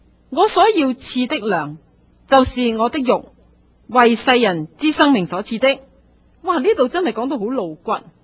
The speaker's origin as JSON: {"language": "Cantonese", "region": "Guangdong", "country": "China", "said": "就好像我们广东人讲句说话"}